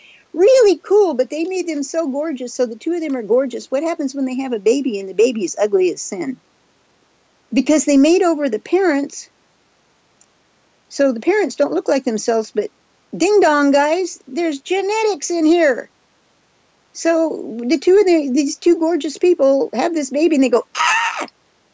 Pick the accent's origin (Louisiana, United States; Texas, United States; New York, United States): Texas, United States; It makes Southerners look nuts. I'm from Texas